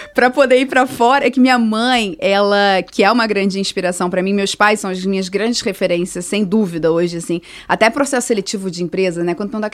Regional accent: Rio de Janeiro, Brazil; now in Porto Alegre, Brazil; Sou uma carioca que gosto bastante de São Paulo.

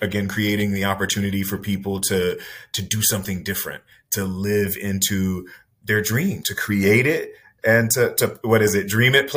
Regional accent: Vancouver, British Columbia, Canada; I'm not someone that drives a car in my hometown of Vancouver

